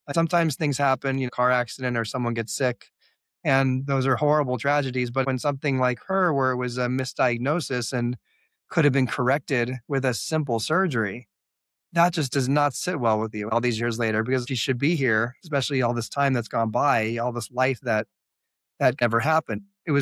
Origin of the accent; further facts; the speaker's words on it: Los Angeles, California, United States; I grew up in the Los Angeles area. I went to USC Film School.